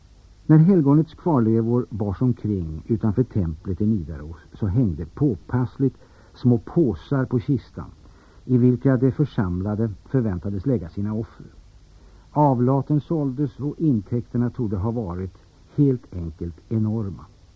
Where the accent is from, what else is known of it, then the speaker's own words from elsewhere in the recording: Stugun, Jämtland County, Sweden; Jag kommer själv från Stugun och den år 1290 omtalade Gud, en av mina förfäder.